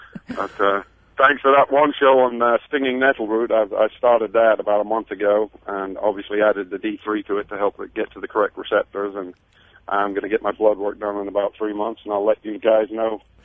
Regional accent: Skegness, East Midlands, United Kingdom; moved away; It's a little place on the East Coast called Skegness. It's a little holiday town. It was a fishing village, but turned into a holiday town.

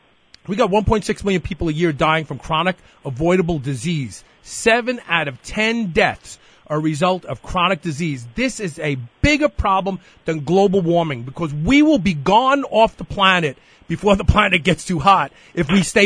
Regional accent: New York, United States; He was from New York. I was from New York.

